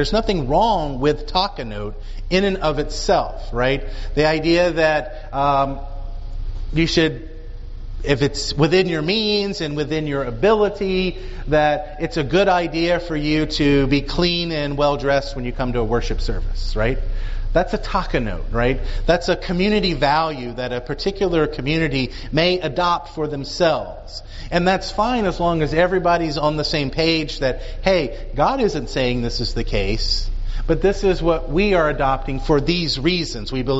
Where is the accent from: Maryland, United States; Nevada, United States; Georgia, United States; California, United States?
Georgia, United States; Growing up in the Deep South, for instance, the Blue Laws, that's takanot, right? Can't buy or drink alcohol on Sunday, right? I mean, that was in South Georgia.